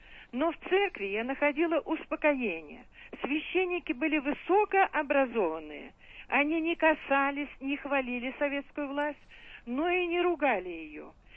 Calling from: Saint Petersburg, Russia; Я из Петербурга. Мне 68 лет, я врач. Я хожу в церковь с 57-го года.

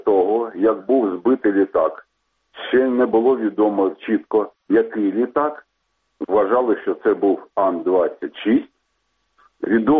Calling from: Kharkiv, Kharkiv Oblast, Ukraine; я з Харкова.

